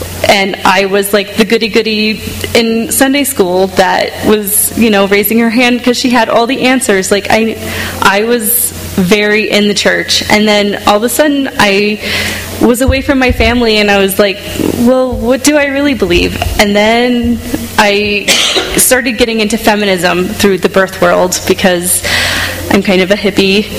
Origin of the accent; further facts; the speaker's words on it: Ohio, United States; I was raised in Ohio.